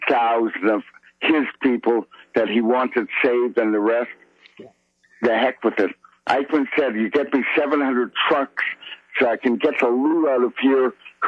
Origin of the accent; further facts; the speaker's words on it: Canada; I grew up in Canada. My neighborhood was filled with, let's just say, new immigrants from Germany.